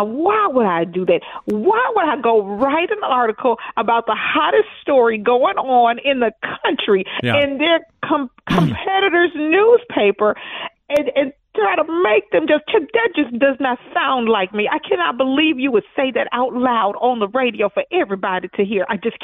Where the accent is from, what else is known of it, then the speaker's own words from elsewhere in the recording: United States; As a black woman growing up in America, he was my first boyfriend, like a lot of black women.